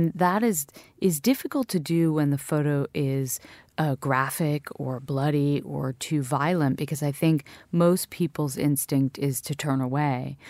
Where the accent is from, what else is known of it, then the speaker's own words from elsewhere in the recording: United States; I am an American journalist.